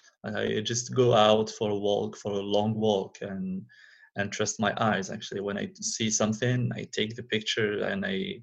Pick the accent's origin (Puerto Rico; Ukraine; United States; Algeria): Algeria; English is a second language; moved away as an adult; now in Paris, France; So I live in France since like 10 years. I was born and I grew up in Algeria, in North Africa. I came to France when I finished my fine arts studies in Algeria.